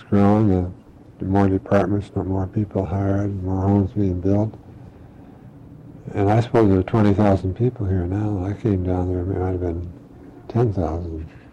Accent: Valdez, Alaska, United States; he and I grew up in Valdez together.

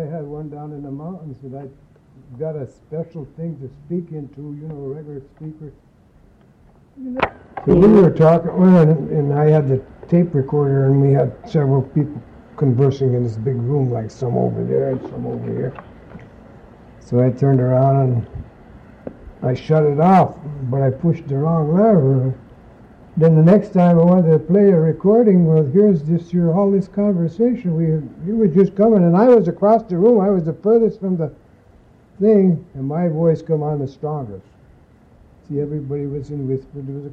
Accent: Pennsylvania, United States; I'm originally from Pennsylvania, so by being in Pennsylvania, every time I went out on a fishing excursion or a hunting trip

